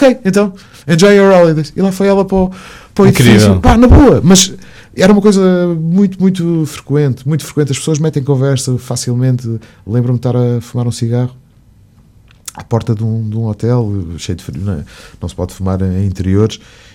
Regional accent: Portugal; peço desculpa, eu sou português, eu faço um programa de rádio para Portugal

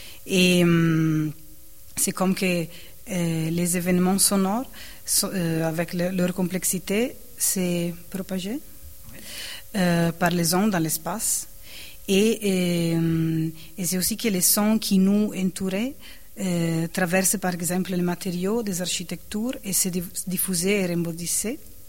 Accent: Venice, Veneto, Italy; born there; French is a second language; je suis née à Venise.

